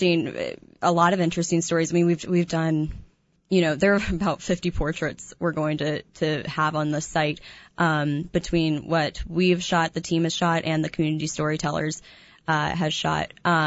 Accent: West Virginia, United States; You know, whenever I've told people I'm from West Virginia, is that near Richmond?

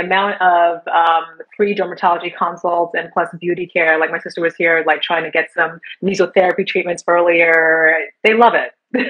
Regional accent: Ghana; And I am originally from Ghana

